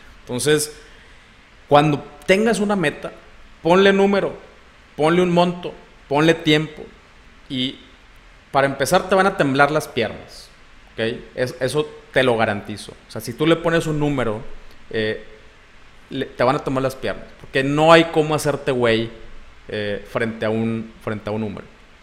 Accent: Mexico; Por ejemplo, para los que somos de México, pedo significa 100 cosas y cambia de significado simplemente también dependiendo de la región en la que te encuentres

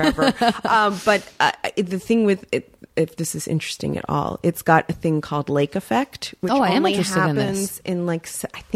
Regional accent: New York City, New York, United States; I grew up on the Upper West Side.

